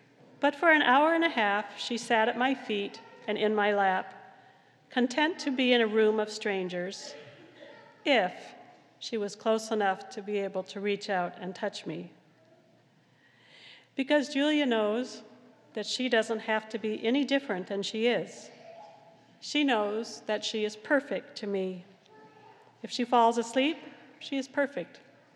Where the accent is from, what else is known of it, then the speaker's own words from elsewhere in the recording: California, United States; He comes from my home state of California, and he's a celebrity chef in Los Angeles.